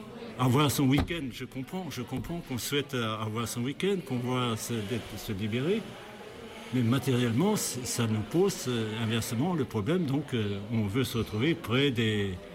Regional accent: Plougonver, Brittany, France; J'ai 85 ans cette année, donc je suis né, j'ai vécu à Plougonvert comme agriculteur

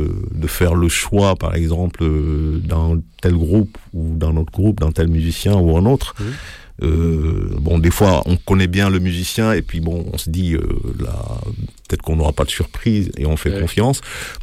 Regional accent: Senegal; quand j'étais au Sénégal, parce que je suis né et j'ai grandi au Sénégal

